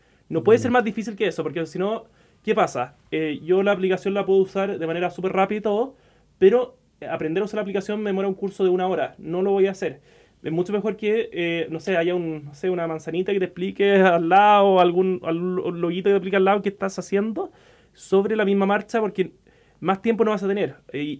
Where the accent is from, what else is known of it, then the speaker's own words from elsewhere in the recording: Chile; yo tengo la visión que como chilenos nos estamos convirtiendo en exportador de fintech.